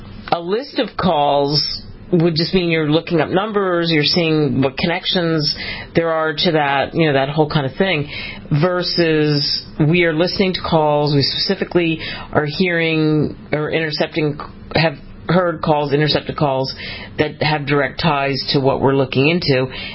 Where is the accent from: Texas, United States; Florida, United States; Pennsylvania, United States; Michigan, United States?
Pennsylvania, United States; Philadelphia; since I'm from Philly originally, I get the whole hoagie thing.